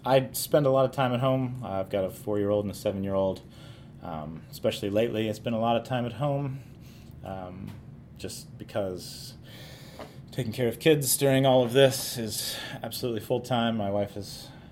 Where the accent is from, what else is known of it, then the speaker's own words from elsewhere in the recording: Iowa City, Iowa, United States; I grew up there in Iowa City, and then I went to college in northern New York, 7 hours from New York City.